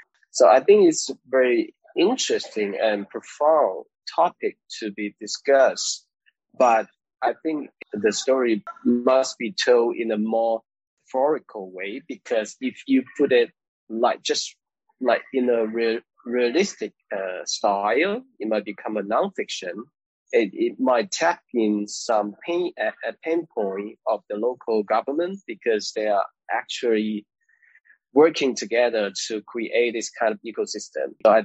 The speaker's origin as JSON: {"language": "English", "town": "Shantou", "region": "Guangdong", "country": "China", "tie": "born or raised there", "second_language": "English", "said": "I went back to my hometown, Shantou, a small city in Guangdong province."}